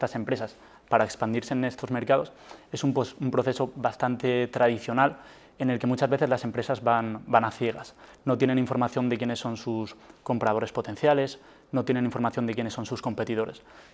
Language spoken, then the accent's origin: Spanish; Casinos, Valencian Community, Spain; also born or lived in United States; yo vengo de Valencia, de aquí de un pueblecito cerca de Liria, Casinos.